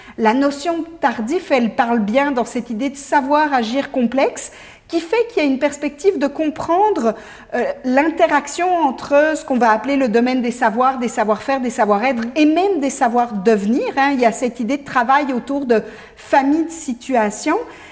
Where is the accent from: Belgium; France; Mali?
Belgium; moved away as an adult; now in Canada; en plus moi je suis belge d'origine, donc j'ai tout un parcours de formation en Belgique. Je suis arrivée au Québec, ça fait presque 16 ans maintenant que j'y suis.